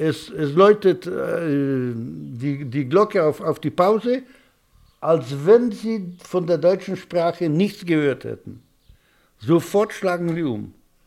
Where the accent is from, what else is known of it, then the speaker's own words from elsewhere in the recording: Germany; Also ich bin stolz, Deutscher zu sein, so wie ich es annehme, wenn mir ein Pole sagt, er ist stolz auf seine Heimat und auf sein Vaterland.